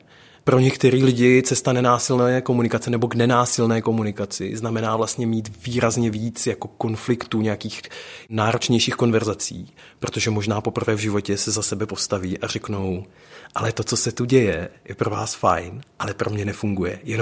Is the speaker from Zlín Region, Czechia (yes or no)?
yes; Zlín Region, Czechia; Já jsem kluk z Valašska a mám za sebou jako křesťanskou výchovu